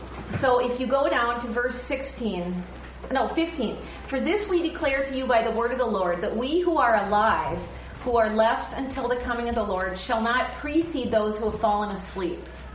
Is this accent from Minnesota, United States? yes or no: yes; Northfield, Minnesota, United States; And I went to college in my hometown in Northfield, Minnesota.